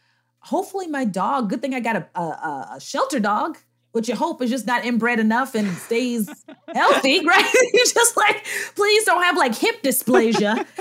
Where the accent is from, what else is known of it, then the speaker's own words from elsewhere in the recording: New York City, New York, United States; Yeah, I'm a military brat. We settled in New York. My dad is Army or retired Army. We settled in New York where a lot of the rest of my family was. I grew up in Harlem when Harlem was still very Black, but very working class.